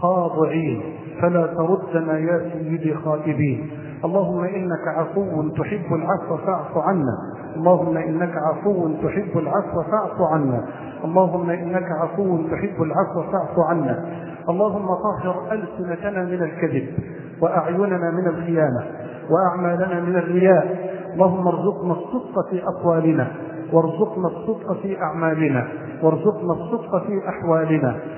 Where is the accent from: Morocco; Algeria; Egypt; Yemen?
Egypt; بلدنا مصر